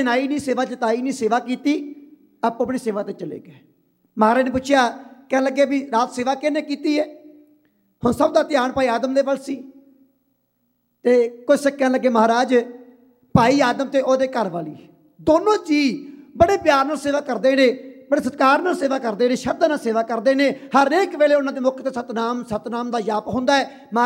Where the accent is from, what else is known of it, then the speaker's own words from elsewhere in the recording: Punjab, India; ਕਿਉਂਕਿ ਅਸੀਂ ਪਿੰਡਾਂ ਤੋਂ ਬਿਲੋਂਗ ਕਰਦੇ ਹਾਂ, ਪੰਜਾਬ ਦੇ ਪਿੰਡਾਂ 'ਚੋਂ ਆਏ ਹਾਂ, ਸਾਡੀਆਂ ਜੜ੍ਹਾਂ ਉੱਥੇ ਨੇ।